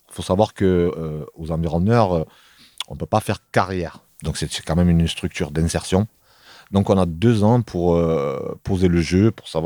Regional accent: Marseille, Provence-Alpes-Côte d'Azur, France; là où j'ai grandi à Marseille, c'est comme ça.

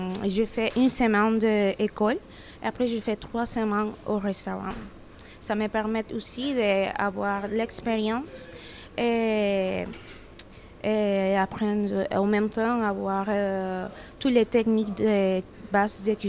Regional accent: Venezuela; French is a second language; moved away as an adult; now in France; Bonjour madame … je suis originaire de Venezuela. Et j'habite en France depuis 3 ans et demi. Et maintenant, je suis apprenante ici au CFA à Digne-les-Bains.

